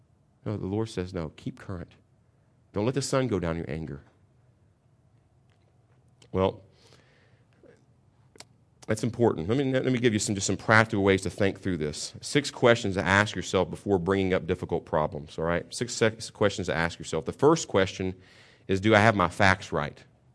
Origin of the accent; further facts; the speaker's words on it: Kentucky, United States; We could never have a conflict. We're from Kentucky.